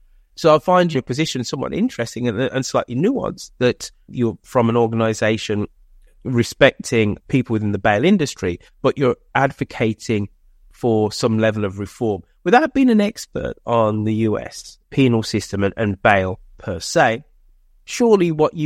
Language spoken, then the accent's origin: English; United Kingdom; But as a Brit who loves many aspects about America